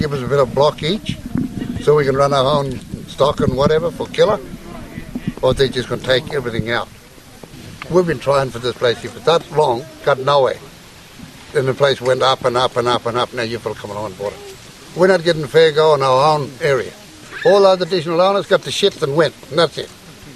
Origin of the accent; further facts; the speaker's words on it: Henbury, Northern Territory, Australia; We all born and bred on Henbury. I born just straight down from the Washington homestead there. Under a tree, not in hospital